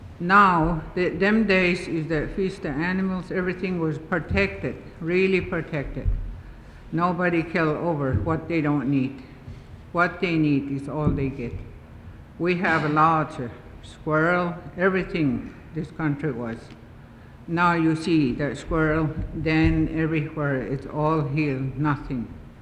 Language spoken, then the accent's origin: English; Chitina, Alaska, United States; I'm from Chitna, Alaska.